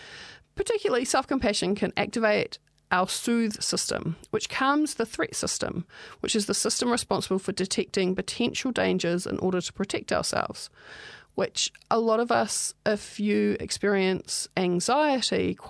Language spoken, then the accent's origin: English; Australia; I find being Australian, it doesn't have some of the issues that we have